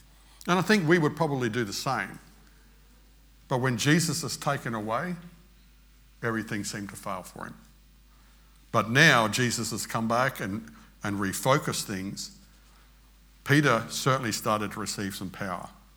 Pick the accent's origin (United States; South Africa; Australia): Australia; accent: Australian; And I'm speaking English, Australian. I'm speaking Australian.